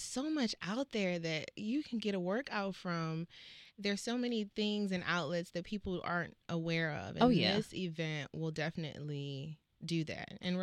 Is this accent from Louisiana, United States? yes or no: yes; New Orleans, Louisiana, United States; I'm originally from New Orleans.